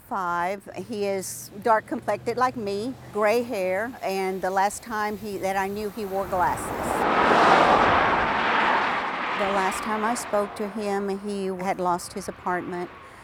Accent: Tyler, Texas, United States; I'm from Tyler, Texas.

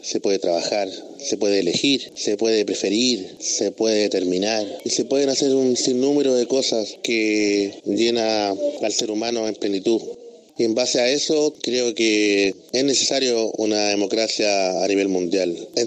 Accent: Chile; pero también como chilenos hemos visto por las redes sociales

